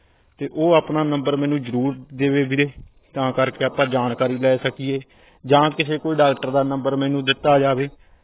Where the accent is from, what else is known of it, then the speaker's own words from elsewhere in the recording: Dhuri, Punjab, India; ਤੇ ਮੇਰਾ ਜ਼ਿਲ੍ਹਾ ਸੰਗਰੂਰ, ਤਹਿਸੀਲ ਧੂਰੀ